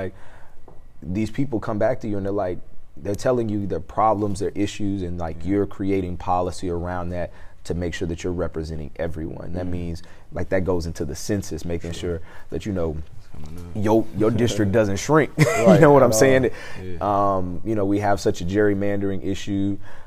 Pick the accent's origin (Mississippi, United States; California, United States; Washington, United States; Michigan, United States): Mississippi, United States; because one, I'm from Mississippi, so I'm a little biased.